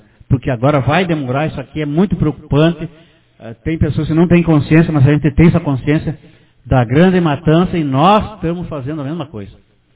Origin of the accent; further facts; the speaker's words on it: Santo Ângelo, Rio Grande do Sul, Brazil; lá da minha terra, que eu sou natural de Santo Ângelo